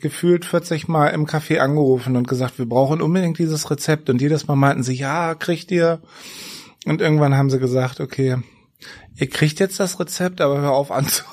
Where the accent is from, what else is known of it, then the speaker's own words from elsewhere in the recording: Braunschweig, Lower Saxony, Germany; ich komme aus Braunschweig und dachte dann nach dem Studium, es geht irgendwo in die Welt, aber auf gar keinen Fall zurück nach Braunschweig